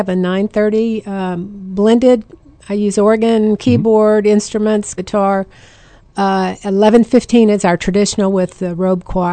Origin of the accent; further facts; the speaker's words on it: Missouri City, Texas, United States; now in Kerrville, United States; I grew up, Rick and I both did, in Missouri City, Texas, outside of Sugar Land, or outside of Houston. Left there after high school.